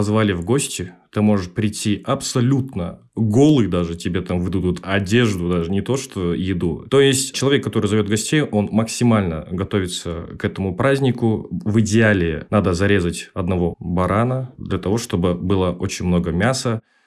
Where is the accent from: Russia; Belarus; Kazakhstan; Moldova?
Kazakhstan; Ну, я казах, вы же тоже казахи.